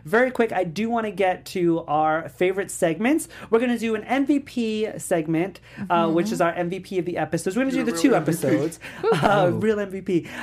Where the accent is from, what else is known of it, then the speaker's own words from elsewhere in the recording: New York, United States; I was like, I'm from New York, guys. I don't know what that is.